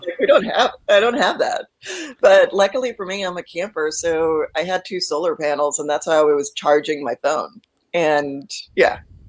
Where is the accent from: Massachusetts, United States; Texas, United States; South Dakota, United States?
Texas, United States; Corpus Christi; now in Austin, United States; And I'm actually originally from Corpus, so I know where you're talking about in Port A. So we used to hang out there all the time growing up.